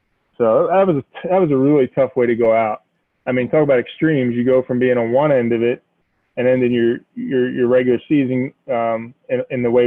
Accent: Pennsylvania, United States; But as a guy growing up in Pennsylvania, it took me a few years to appreciate the Virginia Tech rivalry.

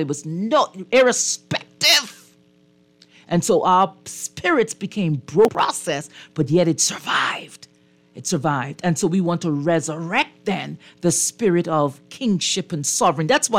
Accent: Fox Hill, New Providence, Bahamas; I'm a big fat black woman from Foxhill. And I can tell you who I am from the Yoruba tribe.

